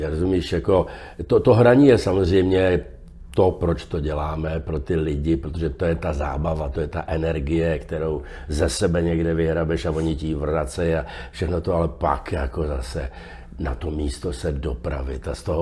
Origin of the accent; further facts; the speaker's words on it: Prague, Czechia; protože já jsem vyrůstal v Praze v Dejvicích, na Praze 6, kde bylo plno těch vojáků.